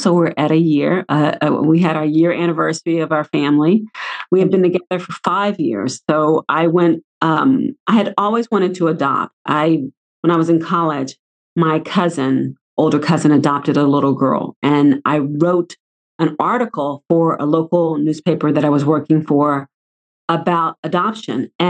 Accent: Houston, Texas, United States; Well, I'm from Houston, so it has to be

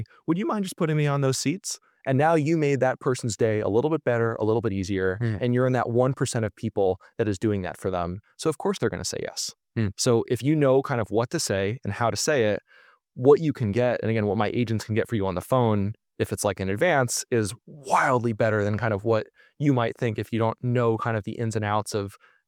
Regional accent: New York, United States; Yeah, I grew up in New York State in Westchester County.

